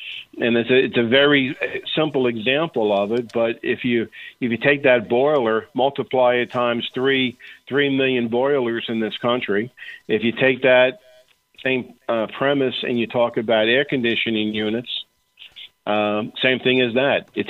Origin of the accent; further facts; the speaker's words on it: United States; Hey, I'm an American like everybody else.